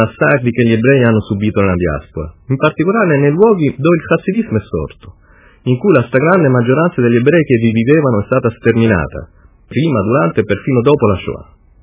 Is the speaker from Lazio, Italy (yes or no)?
yes; Rome, Lazio, Italy; moved away as an adult; essendo io appena arrivato a decine di migliaia di chilometri di distanza dalla mia città natale, Roma